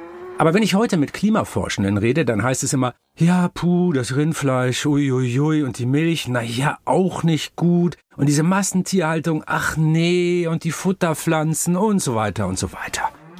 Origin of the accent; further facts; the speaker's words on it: North Germany, Germany; Als Butsche, so sagt man bei uns in Norddeutschland, als kleiner Junge habe ich gelernt, wie man Euter abwischt